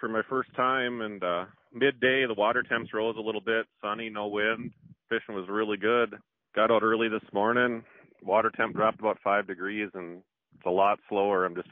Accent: Fargo, North Dakota, United States; I'm from the Fargo area

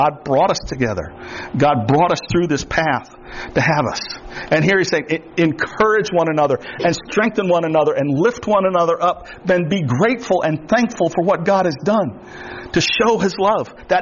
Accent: Florida, United States; I'm from the Everglades, literally from the Everglades.

